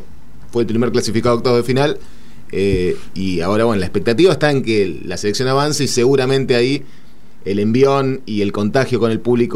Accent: Argentina; hoy sí. somos más argentinos que nunca como futboleros

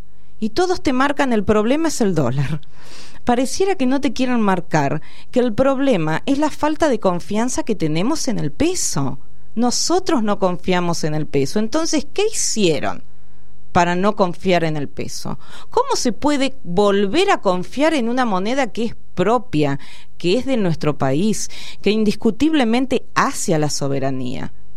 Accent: Argentina; creo que el análisis como argentinos y argentinas que podríamos hacer es ¿qué no nos dicen?

